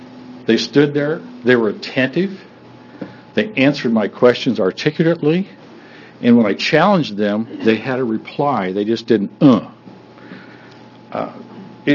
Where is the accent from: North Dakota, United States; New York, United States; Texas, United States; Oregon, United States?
Oregon, United States; I'm from Linn County. Although this is a new concept in the state of Oregon, I came from a basically charter school 50 years ago. It's a small country school.